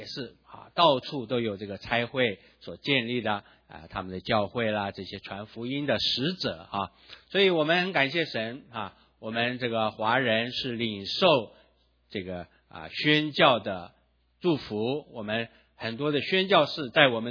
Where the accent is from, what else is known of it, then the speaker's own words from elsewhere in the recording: Taiwan; 像我在台湾长大，台湾也有很多美男浸信会啊，像我们也是美男浸信会的教会。